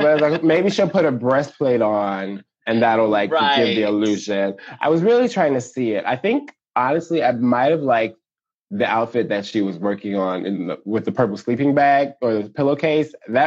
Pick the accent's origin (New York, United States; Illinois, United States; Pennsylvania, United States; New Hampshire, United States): Illinois, United States; Chicago; I grew up on the South Side of Chicago. I came out when I was 14.